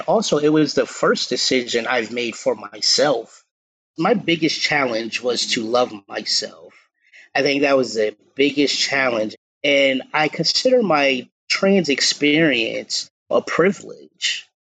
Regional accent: New Haven, Connecticut, United States; Yeah, so I grew up in New Haven, Connecticut, born and raised.

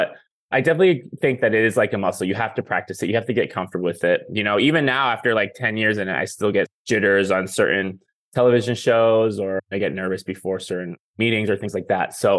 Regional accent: Seattle, Washington, United States; I grew up in Seattle, Washington, the Pacific Northwest, generally rainy and cloudy, and then 3 months of the year, super sunny.

